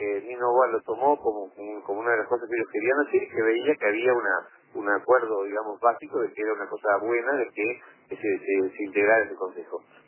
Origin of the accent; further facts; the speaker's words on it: Uruguay; Entonces a mí como uruguayo me deja muy triste escuchar